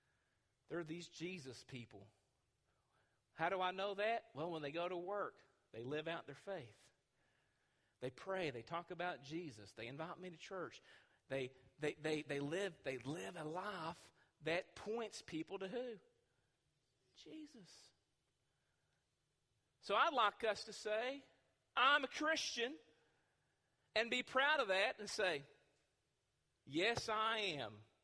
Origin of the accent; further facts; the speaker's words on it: Kentucky, United States; We're from Kentucky, for the most part.